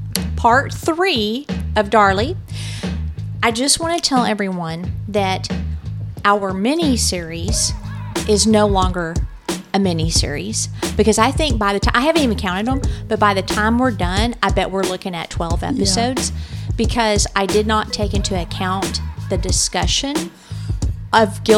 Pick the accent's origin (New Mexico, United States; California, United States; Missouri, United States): New Mexico, United States; I'm from New Mexico, so I wanted to do something that, you know